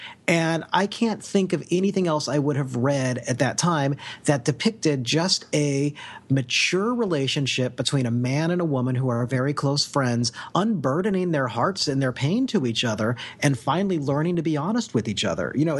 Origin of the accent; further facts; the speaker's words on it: Kansas, United States; My understanding, I'm from Kansas.